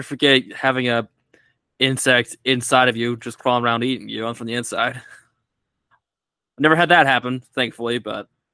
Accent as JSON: {"language": "English", "country": "United States", "said": "Well, the thing is, I'm from the United States, obviously."}